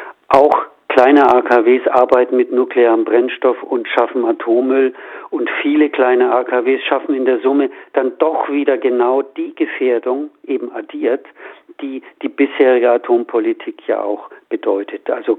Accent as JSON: {"language": "German", "country": "Germany", "said": "Aber wir als deutsche Bevölkerung sind eben betroffen"}